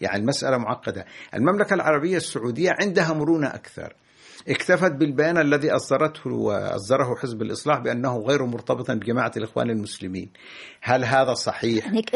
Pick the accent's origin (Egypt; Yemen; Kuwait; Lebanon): Yemen; لكن أنا كمواطن يمني لا أستطيع أن أنفي هذه الجماعة من الخارطة السياسية